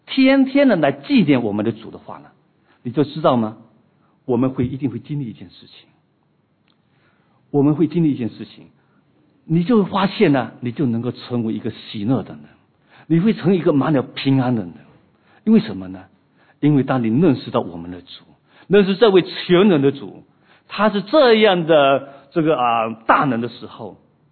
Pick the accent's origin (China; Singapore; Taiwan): China; 今天我们都从中国过来